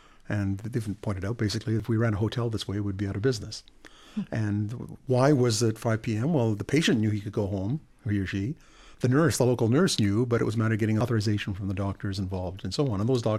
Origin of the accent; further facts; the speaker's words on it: Ottawa, Ontario, Canada; and I'm from Ottawa